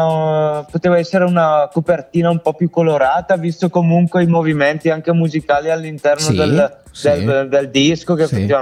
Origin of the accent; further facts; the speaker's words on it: Brescia, Lombardy, Italy; Ma difatti guarda, sono quei momenti che da bresciano via.